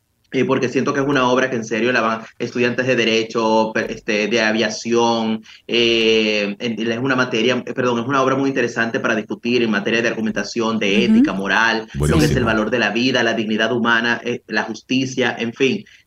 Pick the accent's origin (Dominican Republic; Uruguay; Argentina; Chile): Dominican Republic; also born or lived in Venezuela; Yo soy dominicano, pero yo viví mucho tiempo en Venezuela